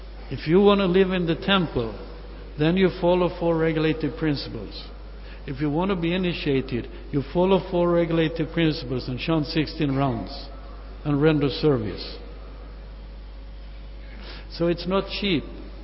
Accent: Sweden; okay, now I'm from Sweden and Europe

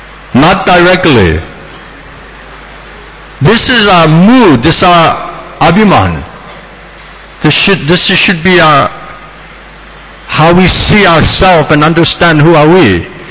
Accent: Boston, Massachusetts, United States; I grew up in Boston, in United States of America.

